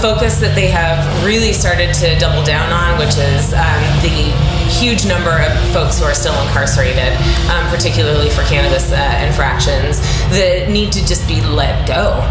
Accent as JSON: {"language": "English", "region": "Arizona", "country": "United States", "tie": "born or raised there", "said": "Oh gosh, so going back, I grew up in Arizona"}